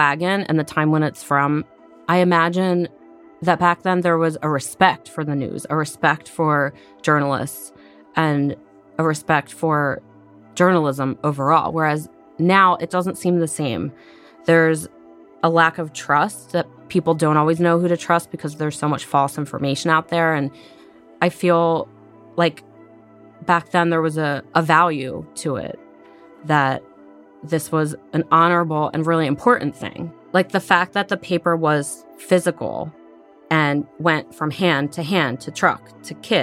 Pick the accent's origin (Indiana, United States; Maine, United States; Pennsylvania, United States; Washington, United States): Pennsylvania, United States; Philadelphia; I never learned to drive growing up in Philly, so when I moved back, my dad taught me to drive in the Toys R Us Kmart parking lot.